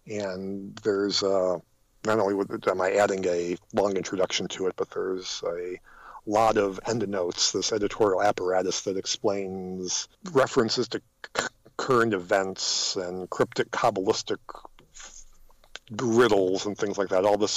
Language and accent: English; Detroit, Michigan, United States; I'm originally from the Detroit area, so this is a period that's also of particular interest to me.